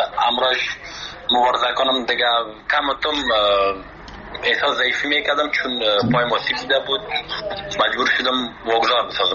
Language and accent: Persian; Afghanistan; یک جوان افغان که از افغانستان آمدم مده ایجا به خاطر مسابق